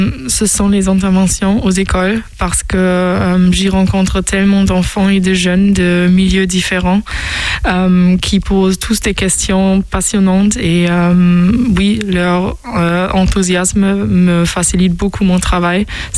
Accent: Osnabrück, Lower Saxony, Germany; French is a second language; now in Angers, France; j'ai 25 ans et je viens de Osnabrück. C'est une ville qui est située dans le nord-ouest de l'Allemagne.

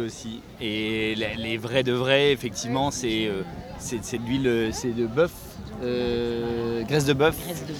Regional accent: Lille, Hauts-de-France, France; now in Angers, France; Alors, moi, je suis Lillois d'origine et depuis 3 ans à Angers.

